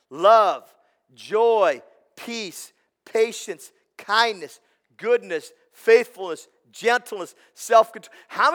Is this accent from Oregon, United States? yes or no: yes; Oregon, United States; Now, I'm from Oregon. This isn't a soda, this is a pop.